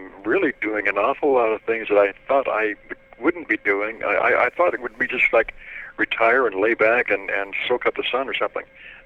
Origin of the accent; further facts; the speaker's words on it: Toronto, Ontario, Canada; I mean, I was 8 or 9 years old when I rode the Toronto subway unescorted.